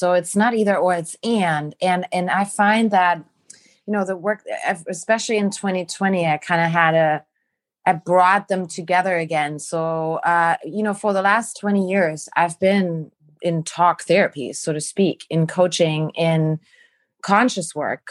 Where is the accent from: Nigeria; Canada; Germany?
Germany; now in United States; As you can tell, I'm from Germany, but I've been in the States for almost half my life now